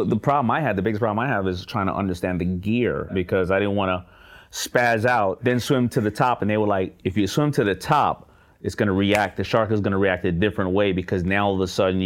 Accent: New York, United States; but, you know, I grew up in New York, and, you know, we have 300 miles of shoreline.

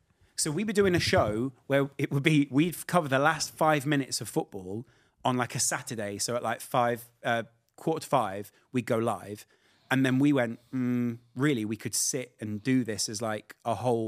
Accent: West Midlands, United Kingdom; accent: Scouse; also born or lived in Liverpool; So I grew up in the Midlands and moved away from Liverpool. Because my dad got a job there.

